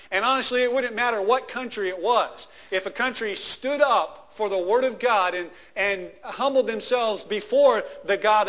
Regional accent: Lebanon, United States; I was proud to be from my hometown of Lebanon. But that's a different kind of a feeling than I have for America.

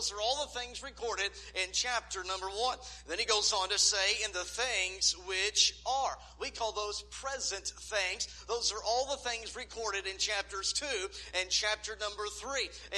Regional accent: Texas, United States; now in Rogers, United States; Well, we currently live in Rogers, Arkansas. We're center of the Gospelite Baptist Church. I was raised here in Texas.

